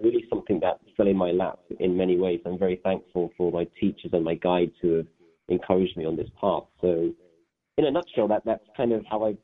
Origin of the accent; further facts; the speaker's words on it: Leeds, Yorkshire and the Humber, United Kingdom; I was born and raised in England, and I know that you have a special place for England in your heart. I was born in Northern England in a town called Leeds. My parents were immigrants to England.